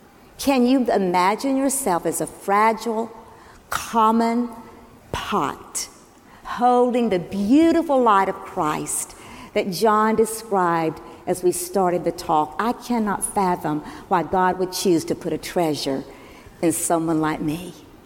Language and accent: English; Greer, South Carolina, United States; when I grew up in the Appalach Mill Village near Greer, South Carolina, there were churches, two churches, and a schoolhouse built by the mill owners.